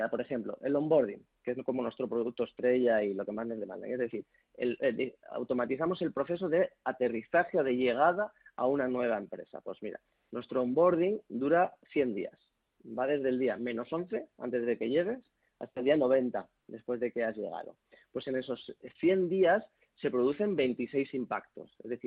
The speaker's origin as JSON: {"language": "Spanish", "town": "León", "region": "Castile and León", "country": "Spain", "tie": "born there", "lives_now": "Madrid, Spain", "said": "yo nací en León, pero llevo 25 años viviendo en Madrid."}